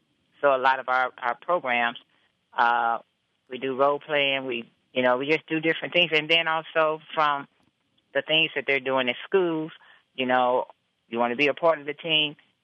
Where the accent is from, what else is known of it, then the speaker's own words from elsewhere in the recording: East St. Louis, Illinois, United States; growing up in East St. Louis, Illinois, and having a dream, wanting to do great things, but always having the community on my mind